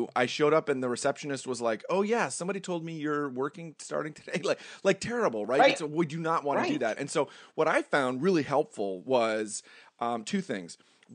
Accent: Ontario, Canada; moved away as an adult; now in United States; so I'm Canadian. We talked about that earlier. I was living north of Toronto and moved from there, to New Jersey.

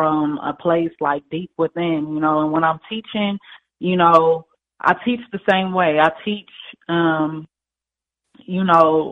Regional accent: Los Angeles, California, United States; Like you guys said, you know, I'm born and raised in Los Angeles. I'm a poet, author, and also an educator.

